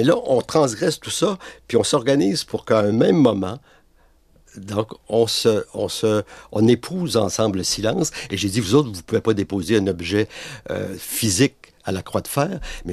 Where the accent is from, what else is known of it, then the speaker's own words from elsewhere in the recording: Quebec, Canada; moi, c'est que je suis originaire de la Gaspésie, du bas du fleuve de la Gaspésie. Voilà. Donc la mer, pour moi, a une symbolique très particulière.